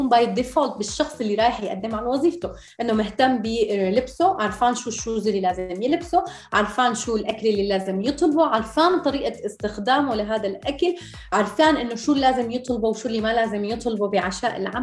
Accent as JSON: {"language": "Arabic", "country": "United Arab Emirates", "tie": "born or raised there", "said": "أنا ربيت بالإمارات، فأنا تعودت I grow up بمكان مثل ما قلتي، بالمدرسة عنا ناس مختلفة"}